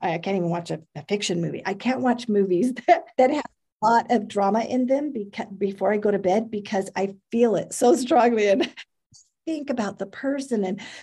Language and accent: English; California, United States; I was raised in California, and my husband and I have just celebrated our 38th anniversary.